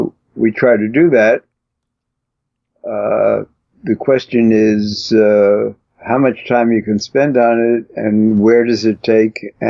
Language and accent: English; Brooklyn, New York, United States; You know, I come from Brooklyn, so.